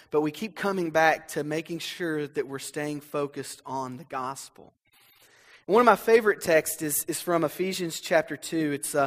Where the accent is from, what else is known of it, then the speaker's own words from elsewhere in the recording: Alabama, United States; you'll hear my accent. I can't cover it up. I'm from North Alabama. All right, I grew up on a farm. I try to hide it, but it's there.